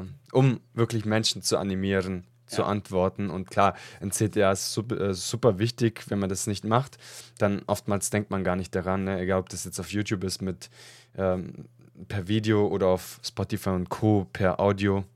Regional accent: Italy; now in Germany; Ich bin ja auch ursprünglich aus Italien.

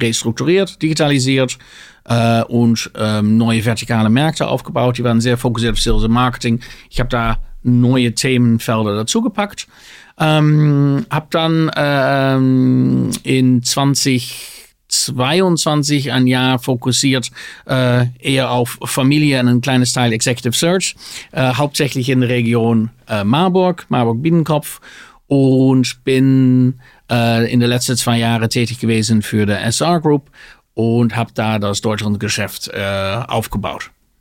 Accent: Netherlands; German is a second language; moved away as an adult; also born or lived in London; Wie man hört, gebürtiger Holländer

